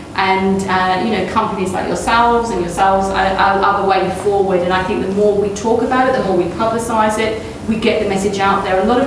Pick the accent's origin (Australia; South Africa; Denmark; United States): Australia; You know, I'm Australian. You know, we come from a mindset where we're going to have a go. That's what we do in Australia.